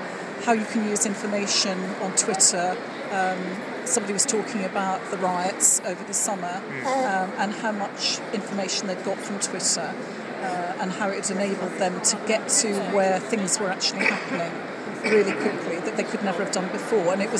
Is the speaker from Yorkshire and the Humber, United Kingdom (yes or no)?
no; Stony Stratford, South East England, United Kingdom; from Stony Stratford near Milton Keynes.